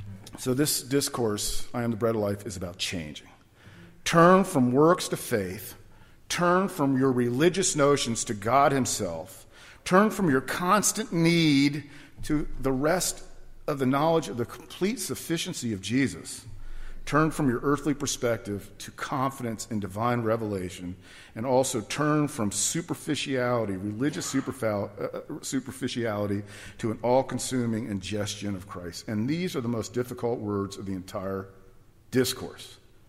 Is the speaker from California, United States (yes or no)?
yes; Los Angeles, California, United States; I grew up in Los Angeles, California.